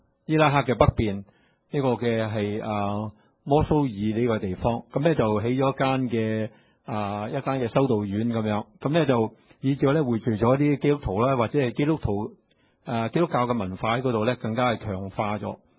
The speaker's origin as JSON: {"language": "Cantonese", "country": "China", "said": "其實即係我哋中國人咧都有啲芥蘭咁樣嘅嚇"}